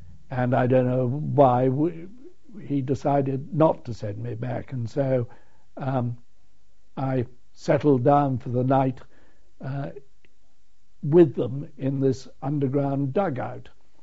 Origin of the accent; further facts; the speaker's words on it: United Kingdom; I was shouting, "Don't shoot, I'm a British officer."